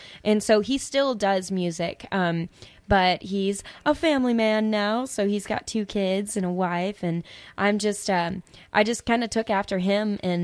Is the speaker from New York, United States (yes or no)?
no; La Crosse, Wisconsin, United States; So I was born in La Crosse